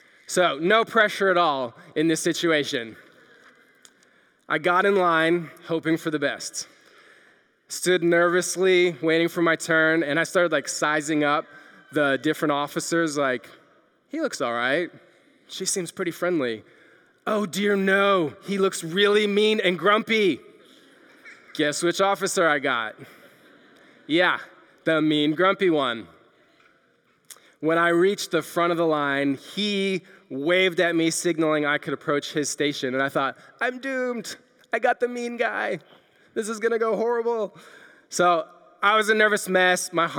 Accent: Canada; now in United States; I'm from Canada, and several years ago, I had to apply for a work visa so that I could stay in the United States.

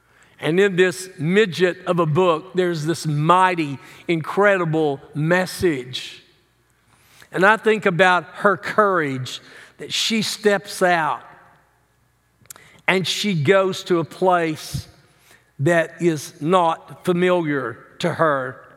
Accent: the South, United States; I grew up in America. I grew up in the Bible Belt.

